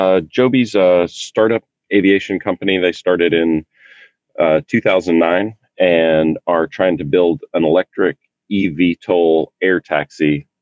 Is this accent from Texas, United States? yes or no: yes; Texas, United States; Oh man, I grew up in East Texas.